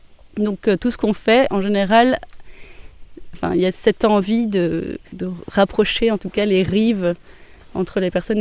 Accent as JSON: {"language": "French", "town": "Paris", "region": "Île-de-France", "country": "France", "said": "Parce qu'à la base, je suis parisienne, mais j'avoue que cet isolement me convient bien."}